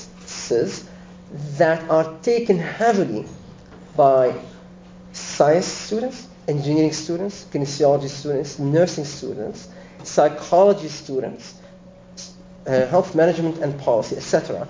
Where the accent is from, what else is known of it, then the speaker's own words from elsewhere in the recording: Lebanon; English is a second language; I'm from Lebanon.